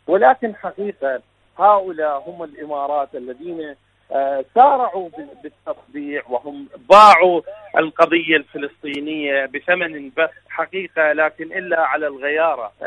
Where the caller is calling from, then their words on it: Iraq; من العراق، شكرا جزيلا لكم